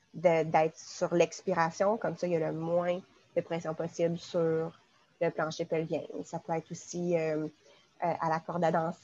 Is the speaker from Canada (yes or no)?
yes; Quebec City, Quebec, Canada; mais les gens avec qui j'ai grandi à Québec.